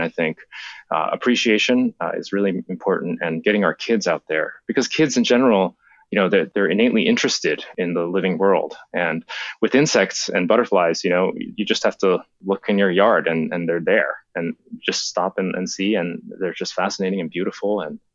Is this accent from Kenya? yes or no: no; Japan; growing up in Japan, I read about this butterfly when I was a kid.